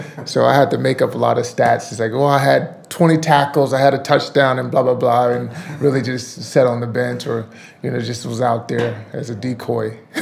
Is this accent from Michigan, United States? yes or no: no; Texas, United States; Well, I grew up in Texas, and Texas football, Friday Night Lights, is like a big thing.